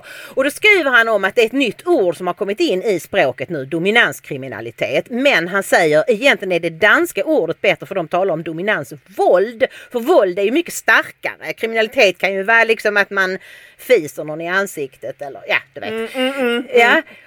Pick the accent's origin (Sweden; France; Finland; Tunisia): Sweden; de tillåter inte oss svenskar att säga att vi är svenskar